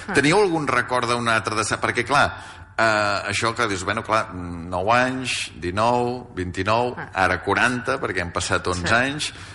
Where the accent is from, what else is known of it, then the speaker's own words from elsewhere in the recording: Valls, Catalonia, Spain; som de Valls